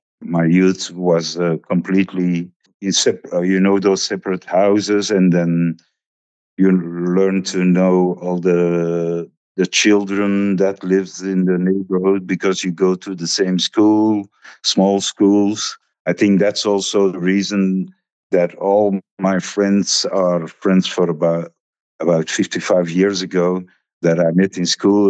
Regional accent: Antwerp, Flanders, Belgium; also born or lived in France; I'm from Antwerp, Belgium, and I'm an artist. I'm a painter. I was born in Antwerp, so I stayed there until I was about 26, I suppose. And then I lived for about 10 years to France.

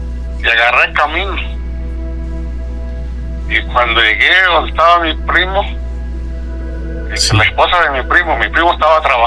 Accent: Oaxaca, Mexico; now in Puebla, Mexico; Yo soy del estado de Oaxaca.

